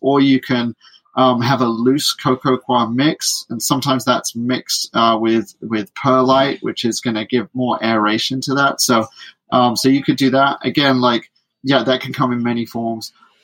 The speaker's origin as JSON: {"language": "English", "country": "United Kingdom", "accent": "British", "said": "Yeah, my British accent maybe makes it a little bit hard to..."}